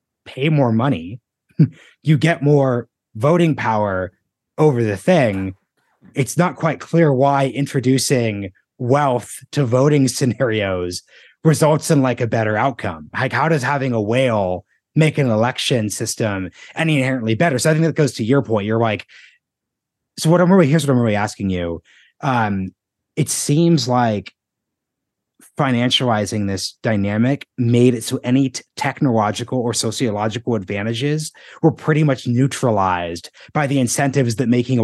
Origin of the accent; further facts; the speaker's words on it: Portland, Oregon, United States; I'm from Portland, Oregon.